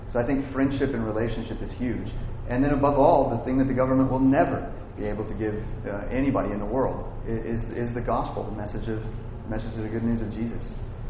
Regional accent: Texas, United States; now in Louisville, United States; I'm from Texas, I'm a member of Third Avenue Baptist Church in Louisville.

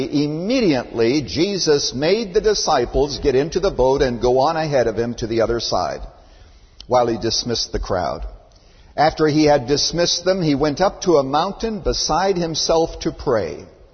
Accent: Canada; When I was growing up in Canada many years ago

